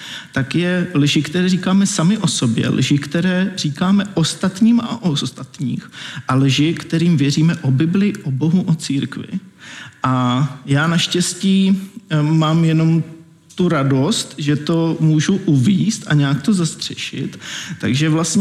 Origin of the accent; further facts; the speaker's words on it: Olomouc, Olomouc Region, Czechia; Jo, takže já jsem z Olomouce, to už taky bylo zmíněný.